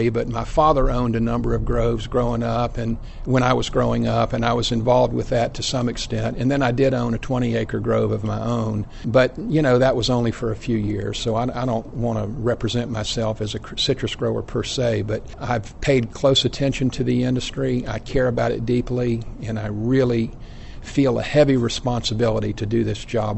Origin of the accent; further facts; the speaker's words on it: Winter Haven, Florida, United States; Well, I'm a third-generation Floridian. I grew up in Winter Haven, attended the public schools there, and went to the University of Florida undergraduate and law school.